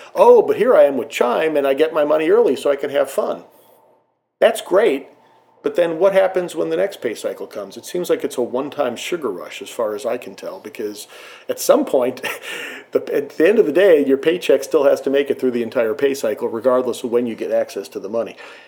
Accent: Atlanta, Georgia, United States; I'm familiar with a small startup that's going after a similar market space here in my hometown of Atlanta called Soft Giving.

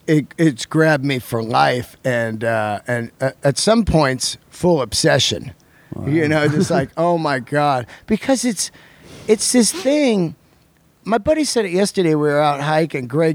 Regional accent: San Francisco Bay Area, California, United States; I grew up in San Francisco Bay Area

